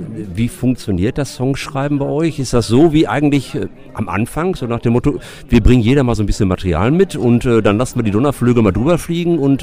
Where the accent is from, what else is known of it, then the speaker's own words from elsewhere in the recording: Hamm, North Rhine-Westphalia, Germany; Bei uns in Hamm fragen immer